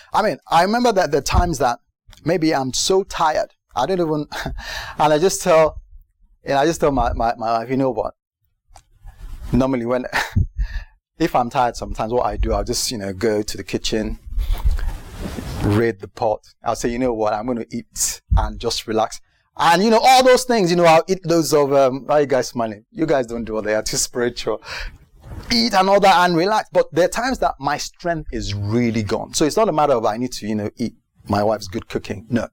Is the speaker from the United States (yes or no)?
no; England, United Kingdom; I'm English, by the way, so I'm not, you know, taking the, you know.